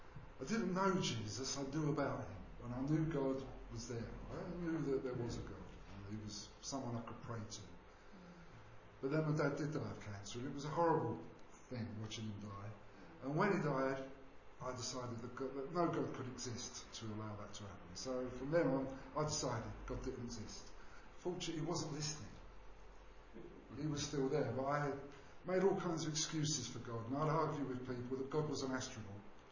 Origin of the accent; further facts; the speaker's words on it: Bethnal Green, London, United Kingdom; also born or lived in Islington; So I was born March 21st, 1950. In Islington. I was brought up in Bethnal Green in London. My dad was a Catholic, not a practicing Catholic, and my mum was Church of England, and I was christened